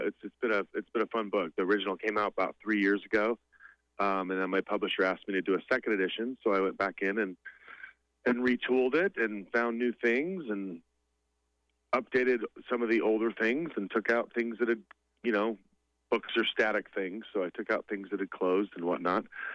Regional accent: Bountiful, Utah, United States; I grew up in Bountiful and in Salt Lake area, and we sort of grew up thinking, ooh, the Great Salt Lake, it's gross.

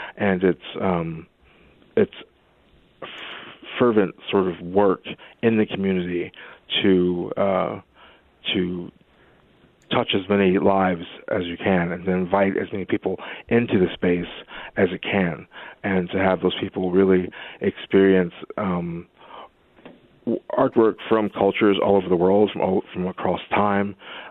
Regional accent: New Jersey, United States; now in Rochester, United States; I'm originally from New Jersey, so not too far away. Wanted to come back to the East Coast.

